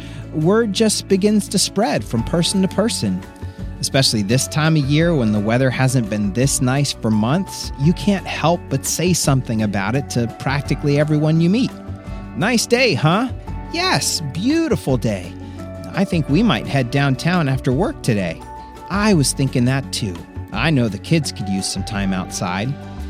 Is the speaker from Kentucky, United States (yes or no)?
no; Florida, United States; I grew up in Florida, so I imagine beaches with soft sand and crashing waves.